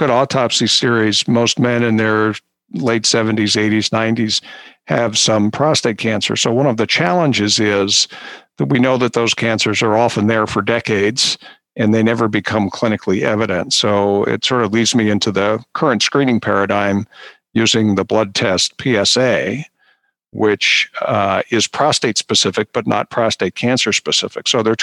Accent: Philadelphia, Pennsylvania, United States; So I grew up in suburban Philadelphia.

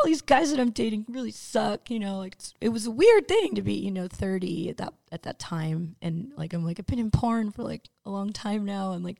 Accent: East Coast, United States; and I was from the East Coast, you know, and he was from the West Coast

